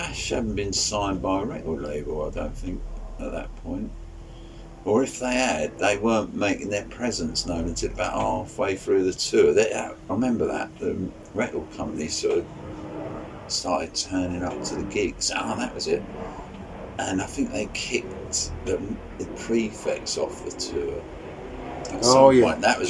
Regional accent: London, United Kingdom; Well, not Kew. I'm from Farns, which is about 2 miles down the road. I've always been in this borough. I've never really left it, really, except when going on tours.

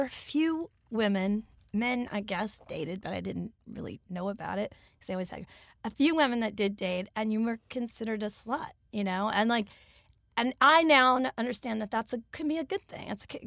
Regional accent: Nashville, Tennessee, United States; I grew up in Nash Vegas.

